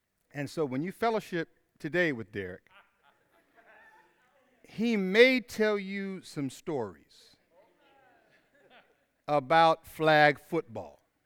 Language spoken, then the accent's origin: English; Tallahassee, Florida, United States; But for me, growing up in Tallahassee, and I grew up in Woodgate, we had the luminaries